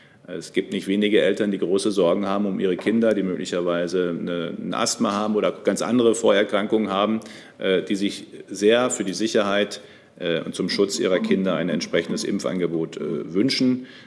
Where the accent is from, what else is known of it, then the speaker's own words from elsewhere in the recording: North Rhine-Westphalia, Germany; Ich komme aus NRW. Für mich fällt Ende Sommerferien und Ende August immer in etwa zusammen.